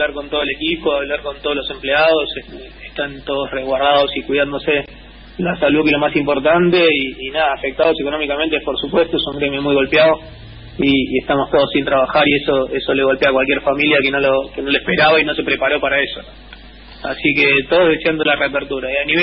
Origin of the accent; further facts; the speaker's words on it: Argentina; Yo soy argentino, sí.